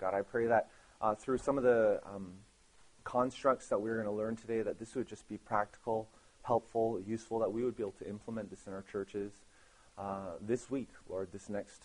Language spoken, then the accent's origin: English; Vancouver, British Columbia, Canada; also born or lived in Ottawa / Montreal / Korea / Edmonton; now in Nashville, United States; I grew up in Vancouver, born and raised there, and I've pastored in Ottawa, Montreal, Korea, and Edmonton. And I moved to Nashville a couple of years ago